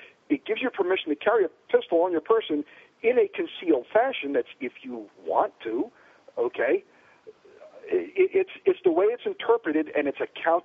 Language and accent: English; New York, United States; I'm like, and I'm a New Yorker where you just don't do that.